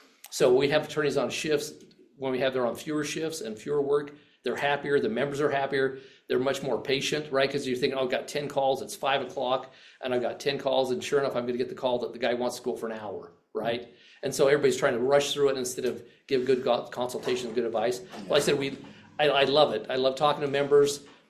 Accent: Salt Lake City, Utah, United States; And it's funny, I'm from Salt Lake, the only attorney that showed up at the bankruptcy hearing

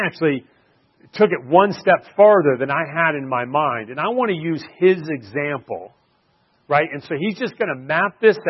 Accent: Florida, United States; I grew up in the Panhandle, the Redneck Riviera of Florida.

